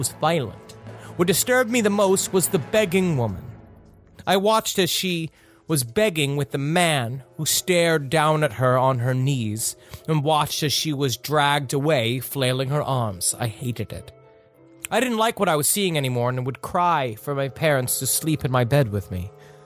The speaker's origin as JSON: {"language": "English", "town": "Kennington", "region": "South East England", "country": "United Kingdom", "tie": "born or raised there", "said": "I'm from England, and the house I grew up in was built after WW2 in an ancient parish of Kent called Kennington, or as it was named during the Saxon era, Signington."}